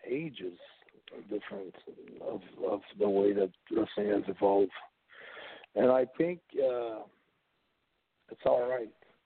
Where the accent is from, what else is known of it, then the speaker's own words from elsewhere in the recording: Montreal, Quebec, Canada; I'm from Montreal, I'm Canadian